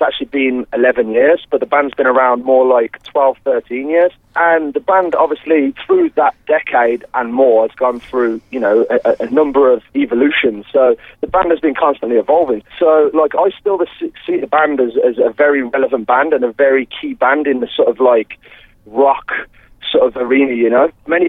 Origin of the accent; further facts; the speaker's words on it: England, United Kingdom; I'm the only member that's not Welsh. I'm actually English